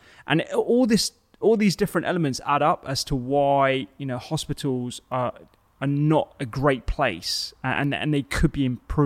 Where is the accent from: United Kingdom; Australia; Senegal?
United Kingdom; A, we're British and we hate getting parking fines